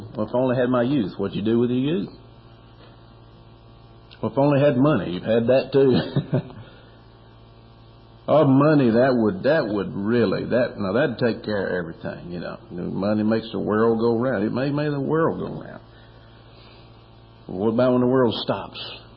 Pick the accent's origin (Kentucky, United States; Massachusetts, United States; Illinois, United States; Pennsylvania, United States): Kentucky, United States; and I come from Kentucky, and if you went through this crowd, you'd find people from all over.